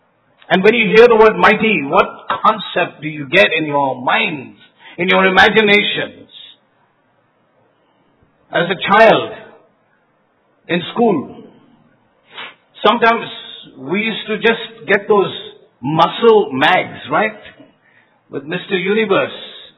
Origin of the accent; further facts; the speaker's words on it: India; And then I'm an Indian.